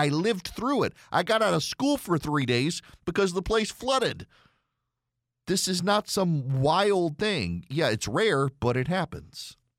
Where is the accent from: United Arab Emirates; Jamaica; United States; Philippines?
United Arab Emirates; Dubai; so I grew up in Dubai. correct, so there's a story there anyway. But I lived over there in the 80s